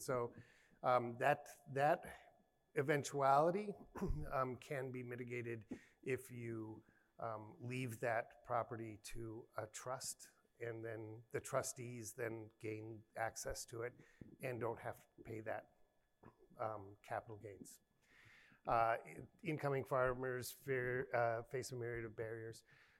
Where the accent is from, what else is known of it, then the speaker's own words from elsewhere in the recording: Minnesota, United States; I'm from Minnesota, it's a rural.